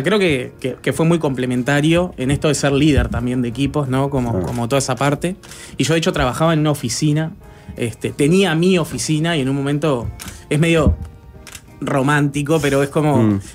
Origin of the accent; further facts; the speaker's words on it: Aguas Corrientes, Canelones, Uruguay; Yo soy de Aguas Corrientes. O sea, soy de Canelones, pero mi madre y mis abuelos son de Aguas Corrientes y me crié mayormente lo que sería mi infancia en Aguas Corrientes